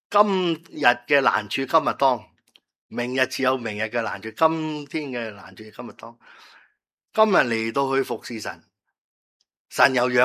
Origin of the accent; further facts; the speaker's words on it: Guangdong, China; 运吉即係俾我哋广东人就明白